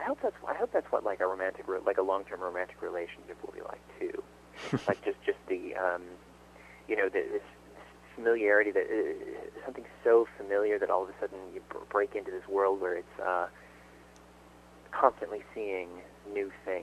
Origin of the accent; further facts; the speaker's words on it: St. Louis, Missouri, United States; I come from St. Louis, in the Midwest. There are a lot of cars there.